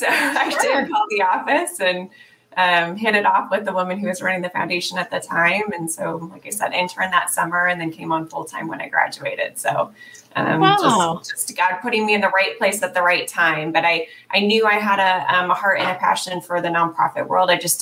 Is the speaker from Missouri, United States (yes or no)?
yes; St. Louis, Missouri, United States; So I live in St. Louis. I'm from St. Louis originally.